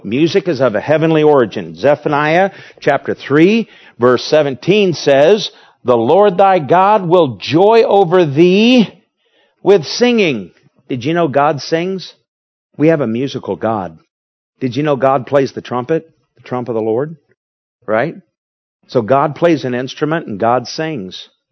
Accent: Lansing, Michigan, United States; When I was raised in Michigan, our church in Michigan and Lansing had there's the big Wurlitzer organs.

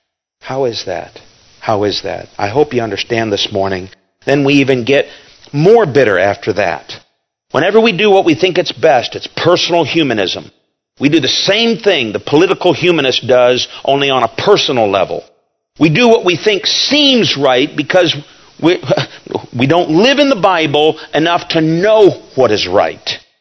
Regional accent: United States; I thank God for America. Thank God I'm an American.

